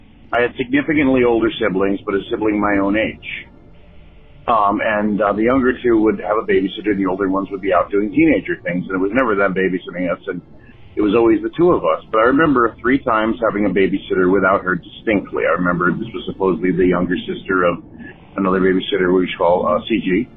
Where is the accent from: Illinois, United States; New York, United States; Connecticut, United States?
Connecticut, United States; now in Sioux Falls, United States; in Sioux Falls, South Dakota, but I grew up in Connecticut